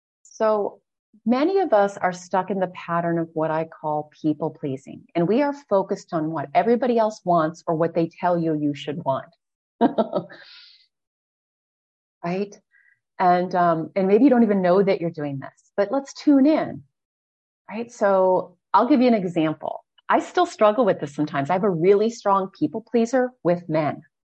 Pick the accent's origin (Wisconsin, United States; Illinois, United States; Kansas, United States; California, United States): Wisconsin, United States; I grew up in Wisconsin. It was freaking cold.